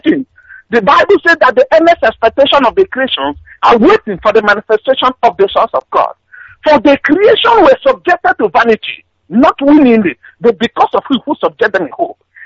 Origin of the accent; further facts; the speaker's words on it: Ebonyi, Nigeria; now in Austria; I based in Austria, but I come from Ebonyi State, from Okukuluku government area.